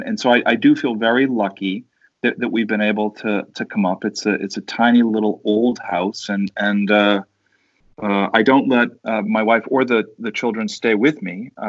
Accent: Boston, Massachusetts, United States; I'm from the Boston area. I have no idea why I said Boston area. I'm from Boston.

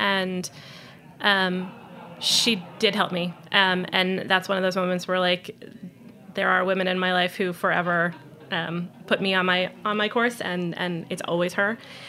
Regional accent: New York City, New York, United States; I grew up in New York. I went to college in New York. I'm not leaving New York City. My family's here.

